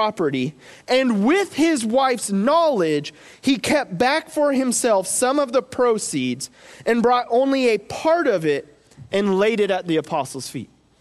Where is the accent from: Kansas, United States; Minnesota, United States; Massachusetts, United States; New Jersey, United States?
Kansas, United States; Coffeyville; I'm from Coffeyville, Kansas, so I feel like I can talk bad about my hometown. Nobody wants to live there, really. I hear some people do. It's home, but it's Coffeyville.